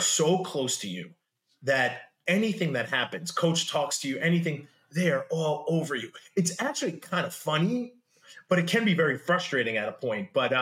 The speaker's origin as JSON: {"language": "English", "region": "New York", "country": "United States", "said": "I mean, as a New Yorker, right?"}